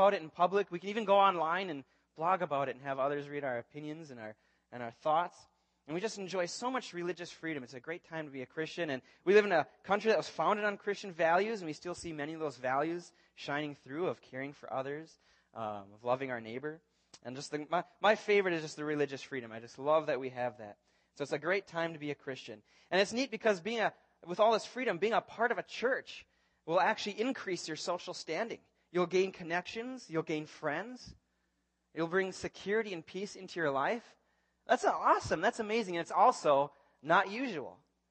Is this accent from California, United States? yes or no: no; Blaine, Minnesota, United States; I grew up in Blaine, and I went to Madison Elementary just down the road.